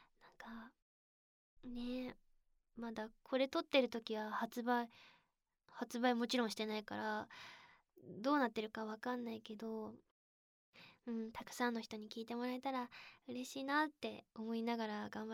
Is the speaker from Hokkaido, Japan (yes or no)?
no; Fukuoka, Japan; accent: Hakata dialect; 私、福岡の博多弁、福岡出身なんですけど、